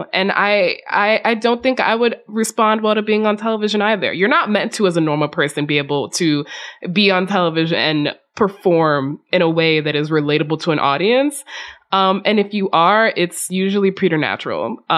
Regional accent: the South, United States; But also I grew up in the South.

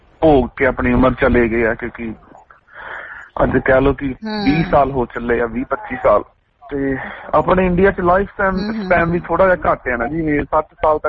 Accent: Alipur, Punjab, India; ਸਾਡਾ ਮੇਰਾ ਪਿੰਡ ਹੈਗਾ ਅਲੀਪੁਰ, ਉੱਥੇ ਸਰਕਾਰੀ ਸਕੂਲ ਚ ਮਤਲਬ ਤੀਸਰੀ ਚੌਥੀ ਪੰਜਵੀਂ ਉੱਥੇ ਕੀਤੀ ਜੀ

